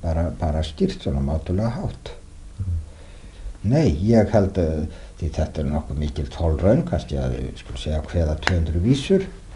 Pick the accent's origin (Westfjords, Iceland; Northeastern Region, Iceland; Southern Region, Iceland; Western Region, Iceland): Westfjords, Iceland; Árneshreppur; Já, ég er alinn upp í Víkursveit eða Árneshreppi í Reykjarfirði í Árneshreppi í Strandasýslu.